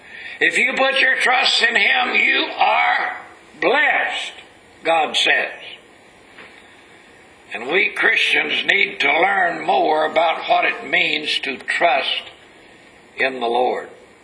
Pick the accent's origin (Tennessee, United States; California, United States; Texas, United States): Texas, United States; I can remember growing up in East Texas on the farm.